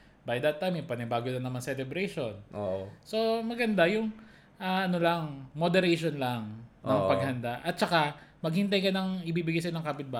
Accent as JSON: {"language": "Tagalog", "region": "Central Luzon", "country": "Philippines", "said": "lalo na kasi sa amin sa Bulacan, kami talaga yung ano sentro ng mga fireworks at firecrackers."}